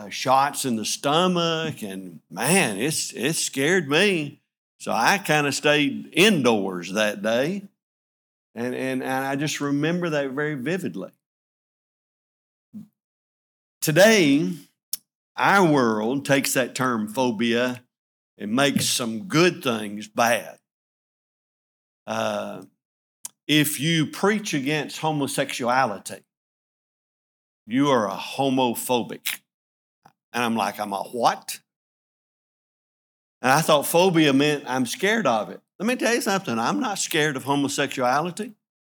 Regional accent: Adamsville, Alabama, United States; I remember as a child growing up in Adamsville, Alabama, and one day there was in our little community a situation that arose

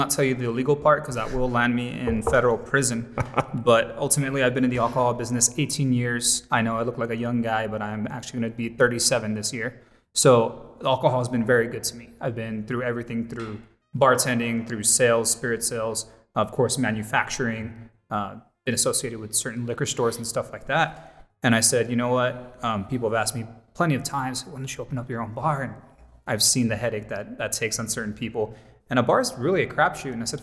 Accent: Houston, Texas, United States; now in El Paso, United States; I'm from Houston.

